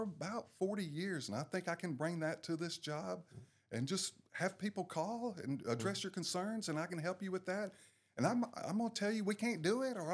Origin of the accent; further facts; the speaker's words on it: Southaven, Mississippi, United States; I'm from South Haven, Mississippi. We moved here in about 1977.